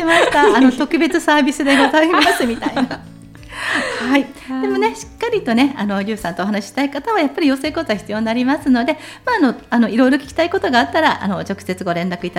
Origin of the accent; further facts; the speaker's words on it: Kanagawa, Japan; 私も、ね、神奈川に住んでまして、まあ、神奈川育ってるので